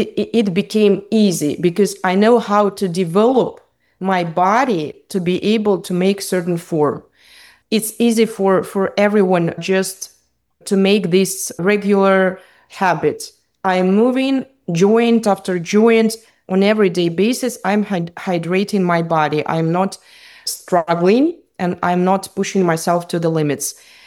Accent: Kazakhstan; I'm from Kazakhstan, so former Soviet Union country, where we were raised with the idea you have to struggle, you have to push to the limits

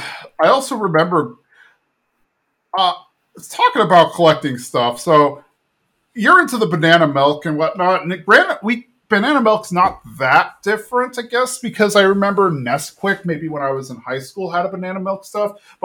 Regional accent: San Antonio, Texas, United States; I grew up in San Antonio where at a time, I don't know how it is now.

